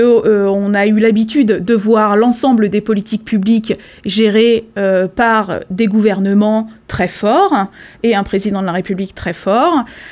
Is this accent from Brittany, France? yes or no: yes; Loudéac, Brittany, France; now in Pontivy, France; je viens du centre-Bretagne, je suis née à Loudéac et j'y ai grandi et je vis aujourd'hui à Pontivy.